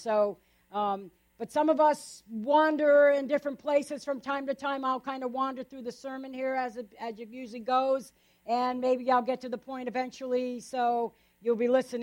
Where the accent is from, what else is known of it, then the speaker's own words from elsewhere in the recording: Rhode Island, United States; I grew up in Rhode Island, a very small state.